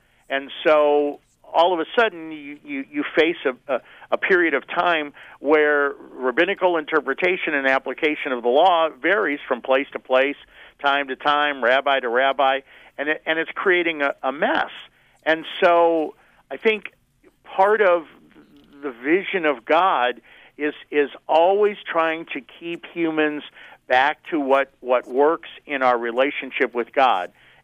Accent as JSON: {"language": "English", "region": "Missouri", "country": "United States", "said": "You know, I'm from Missouri, which is called the Show Me State."}